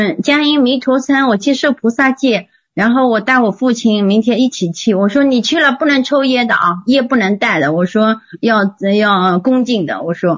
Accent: China; 身为一个中国人，能够如理如法

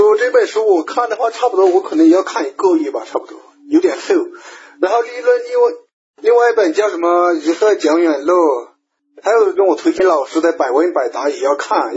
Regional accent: Kunming, Yunnan, China; 我是昆明的，昆明的。

